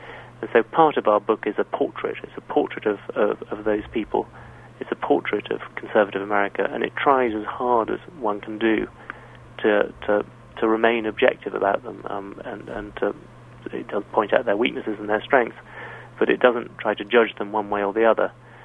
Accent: United Kingdom; born there; obviously I'm younger and I was born in Britain

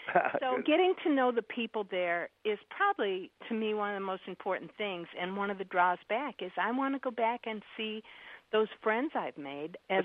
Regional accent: Chicago, Illinois, United States; Hey, I grew up in Chicago area.

